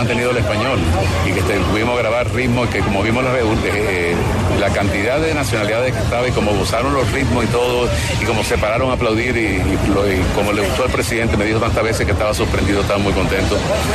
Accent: Cuba; sobre todo yo siendo cubano, he visto desde niño la separación de mi madre de 11 años

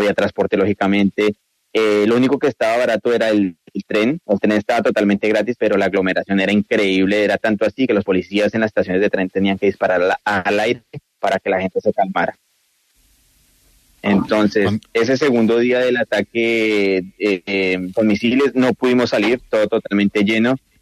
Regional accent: Soacha, Cundinamarca, Colombia; also born or lived in Ecuador; now in Ukraine; Yo tuve que salir de Colombia por cuestiones de la violencia. Me dirigí hacia Ecuador

